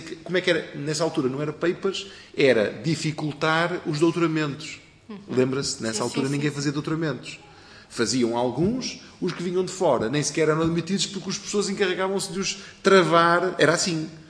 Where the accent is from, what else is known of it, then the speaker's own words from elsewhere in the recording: Norte, Portugal; eu sou do Porto, não sou fanático, mas sou do Porto e digo isto, sou do Norte.